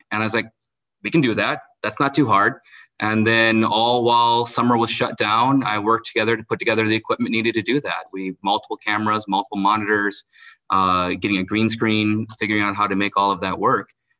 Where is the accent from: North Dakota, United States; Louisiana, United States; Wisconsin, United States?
Wisconsin, United States; Kenosha; Long story short as possible, born and raised in Kenosha